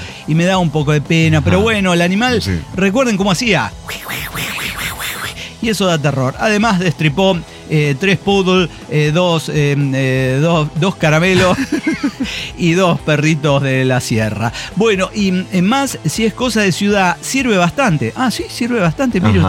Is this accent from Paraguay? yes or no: yes; Paraguay; born or raised there; also born or lived in Argentina